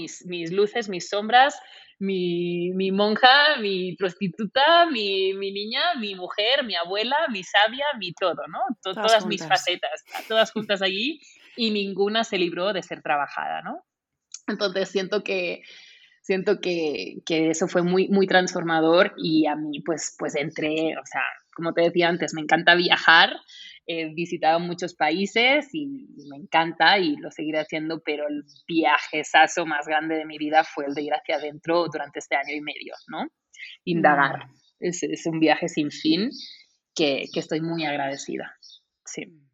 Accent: Peru; now in Mexico; cuando salí de mi casa de Perú, y había puesto la maleta en el taxi que me llevaba al aeropuerto y todo

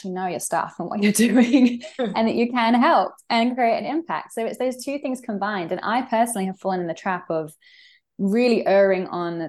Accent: United Kingdom; I have a really good sense of humor. I'm British.

